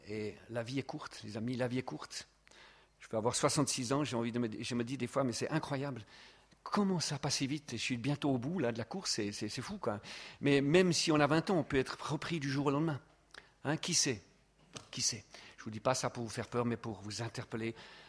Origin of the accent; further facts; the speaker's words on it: Vaud, Switzerland; je suis fier, je suis vaudois